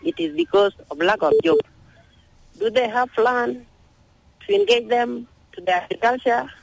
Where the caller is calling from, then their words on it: Kwajok, Warrap, South Sudan; Yeah, you are connected with … all the way from Kwajok.